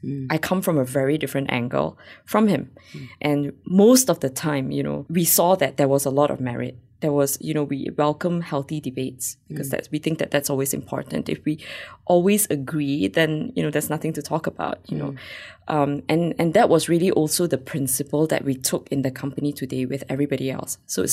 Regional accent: Malaysia; I'm Asian and I'm Malaysian, so why not come home?

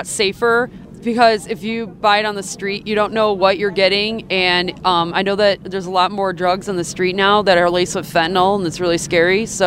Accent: Pittsburgh, Pennsylvania, United States; Pittsburgh, Pennsylvania. God, I'm not sorry. We had a late night. Pittsburgh, Pennsylvania.

